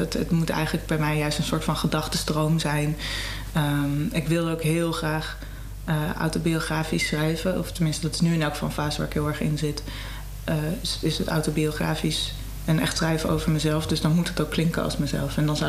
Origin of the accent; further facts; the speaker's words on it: Amsterdam, North Holland, Netherlands; ik hou ook wel van dat wat plattere Amsterdams, omdat daar ik ben geboren in de Jordaan. Ik ben echt een Amsterdamse.